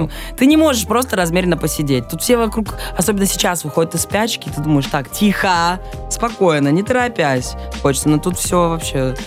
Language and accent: Russian; Vladikavkaz, North Ossetia–Alania, Russia; now in Saint Petersburg, Russia; я приехал из Владикавказа.